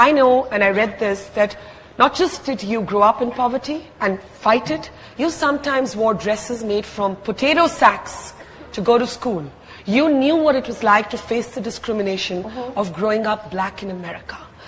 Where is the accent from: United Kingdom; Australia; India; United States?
India; As a woman, as a TV person, and as an Indian, it is my absolute pleasure to welcome Oprah Winfrey to the Jaipur Literature Festival.